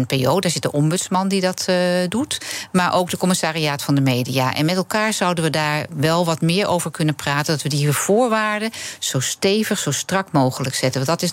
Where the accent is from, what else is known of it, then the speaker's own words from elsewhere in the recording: Amsterdam, North Holland, Netherlands; Ik ben Amsterdammer.